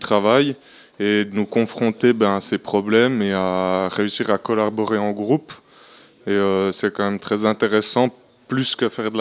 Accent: La Chaux-de-Fonds, Neuchâtel, Switzerland; je viens de La Chaux-de-Fonds.

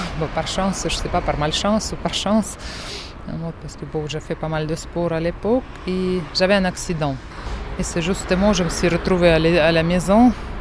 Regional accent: Siberia, Russia; Mais bon, c'est le choc parce que je viens aussi de Sibérie en disant qu'on n'avait pas tout ça.

